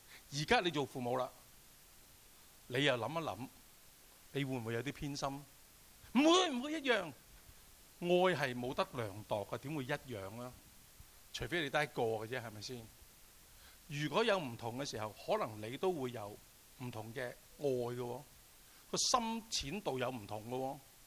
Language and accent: Cantonese; Hong Kong; 啊，類似我哋香港人